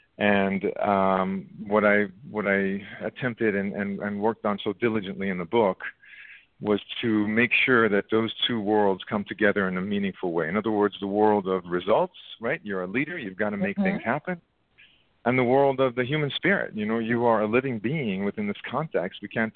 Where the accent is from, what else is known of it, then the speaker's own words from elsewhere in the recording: Israel; also born or lived in South Africa; now in United States; I was born and raised, I grew up in Israel, and then I lived in South Africa before coming to the United States. And then I came here, and I've been here for 30 some years now